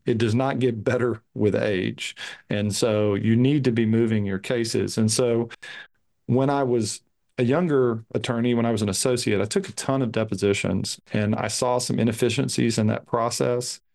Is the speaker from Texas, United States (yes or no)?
yes; Henderson, Texas, United States; I grew up in Northeast Texas, Henderson, near Tyler and Longview.